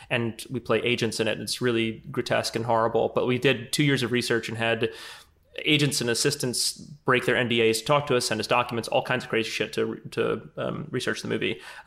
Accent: New Orleans, Louisiana, United States; She comes from New Orleans. I'm from New Orleans.

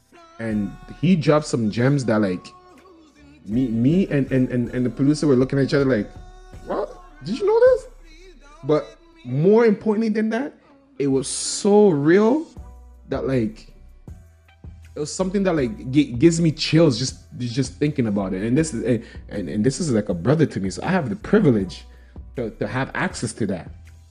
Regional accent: Toronto, Ontario, Canada; And I got dreads. So what? I'm from Toronto. Allow me.

